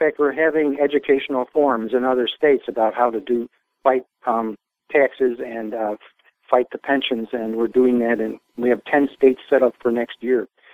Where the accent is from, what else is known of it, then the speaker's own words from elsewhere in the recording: Ireland; Being an Irishman, I can call it what it is, BS.